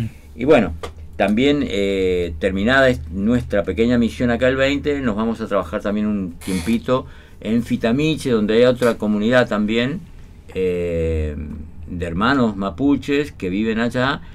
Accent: San Juan, Argentina; chicos jóvenes de allá de mi comunidad en San Juan, porque nosotros venimos desde San Juan a misionar acá.

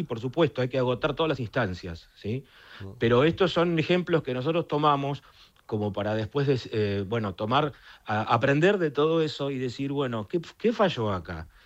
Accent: Argentina; also born or lived in Uruguay; Bueno, mi licencia es de cuando yo soy argentino, de cuando yo vivía en Uruguay.

